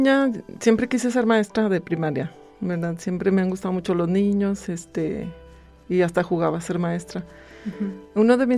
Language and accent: Spanish; Aguascalientes, Mexico; born there; yo soy nacida aquí en Aguascalientes. Mis papás eran zacatecanos.